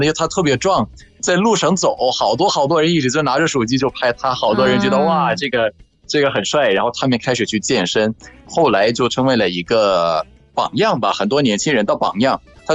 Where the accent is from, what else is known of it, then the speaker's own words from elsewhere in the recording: Egypt; Chinese is a second language; ，拜拜。